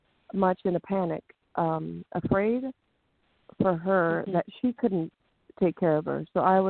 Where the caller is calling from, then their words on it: California, United States; in California.